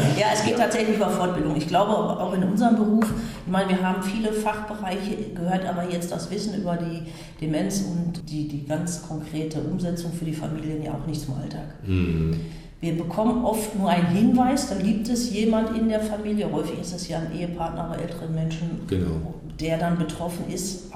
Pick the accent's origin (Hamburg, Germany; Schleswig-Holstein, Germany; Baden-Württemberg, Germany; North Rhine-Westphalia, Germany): North Rhine-Westphalia, Germany; Bergkamen; ich komme aus Bergkamen, arbeite dort im Bestattungshaus Schäfer-Kretschmer, arbeite als Bestatterin und als Trauerbegleiterin